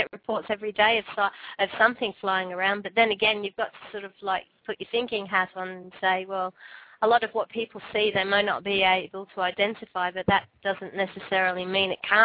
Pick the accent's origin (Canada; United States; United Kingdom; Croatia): United Kingdom; England; I'm English